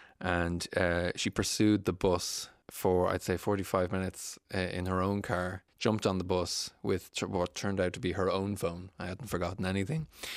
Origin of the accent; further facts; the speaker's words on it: Dunshaughlin, County Meath, Ireland; also born or lived in Galway; All the family are in Cork, West Cork and Cork City. I was born in Galway and grew up largely in Dunshaughlin and Meath.